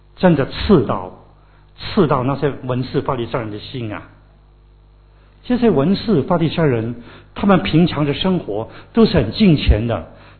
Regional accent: China; 我的确以我身为中国人荣幸啊，这个中国文化真的源远流长，非常的丰富。

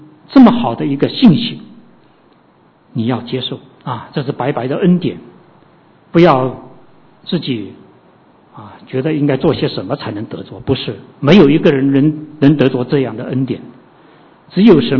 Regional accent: China; 但是我们中国人呢，吃最内行啊

